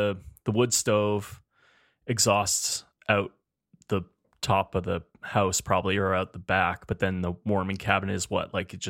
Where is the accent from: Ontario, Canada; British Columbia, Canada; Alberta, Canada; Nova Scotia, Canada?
Alberta, Canada; Edmonton; We're two chefs from Edmonton, Alberta, Canada.